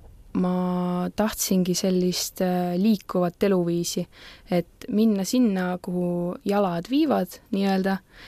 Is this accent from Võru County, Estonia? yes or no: yes; Võru County, Estonia; kuna ma olen Võrumaalt pärit, siis Ankara on hästi betoniseeritud linn